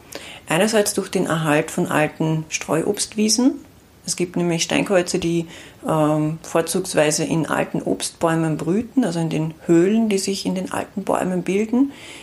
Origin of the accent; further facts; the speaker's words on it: Austria; Und bei uns in Österreich gibt es auch zwei Farbvarianten.